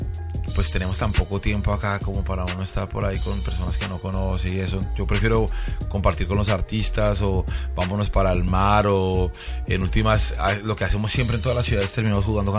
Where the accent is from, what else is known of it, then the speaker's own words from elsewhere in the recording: Soacha, Cundinamarca, Colombia; crecimos en lugares, o sea, bastante lejanos, porque yo soy más de Soacha, Bogotá, qué sé yo